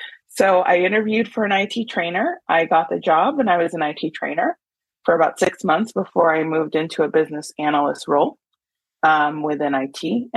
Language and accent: English; Oxnard, California, United States; also born or lived in Inglewood, United States / Watts, United States; I was born in Inglewood, California, and raised in Watts when I was in my younger age. And then I grew up in Oxnard, California.